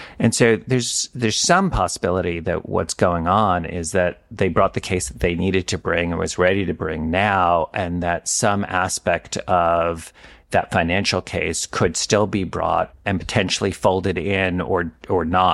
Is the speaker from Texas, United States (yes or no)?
no; New York, United States; There was a judge in the district I grew up in the Eastern District of New York